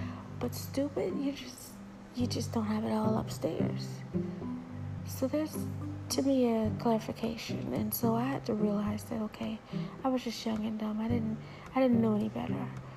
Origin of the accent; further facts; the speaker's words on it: Florida, United States; born there; I was born in Florida, which meant that I could live in America. I came from an island, a dot on a map